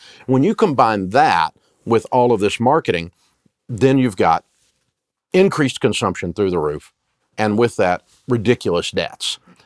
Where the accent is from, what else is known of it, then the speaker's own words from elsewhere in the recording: Nashville, Tennessee, United States; accent: Southern; started out with just this hillbilly kid in Nashville, Tennessee, that had a horrible accent. Now, I've still got my accent, but I got rid of the horrible part.